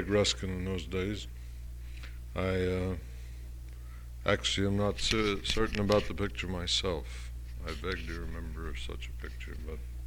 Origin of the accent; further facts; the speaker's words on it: Palisade, Colorado, United States; born there; Well, I'm assured that I was born in Palisade, Colorado, which is a little town about 12 miles from Grand Junction